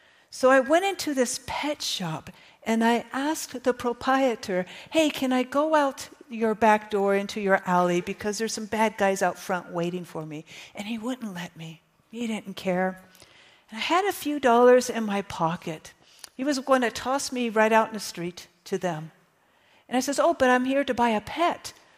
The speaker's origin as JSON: {"language": "English", "town": "Los Angeles", "region": "California", "country": "United States", "said": "I'm from Los Angeles, California, and I was an inner city kid."}